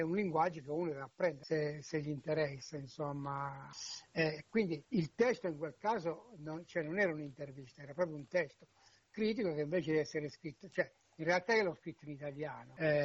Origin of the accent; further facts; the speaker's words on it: Manoppello, Abruzzo, Italy; accent: Manoppello dialect; first language Manoppello dialect; Italian is a second language; Cioè io ancora oggi nel mio paese, con i miei genitori, con mio fratello, quando torno lì con gli altri, parlo in dialetto manoppello, cioè non parlo più in italiano.